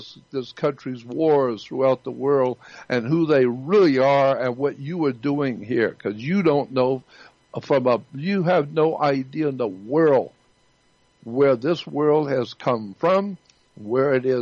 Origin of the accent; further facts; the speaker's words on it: the South, United States; when I was growing up in the South, I always learned to, when talking to adults, with yes, ma'am, and yes, sir.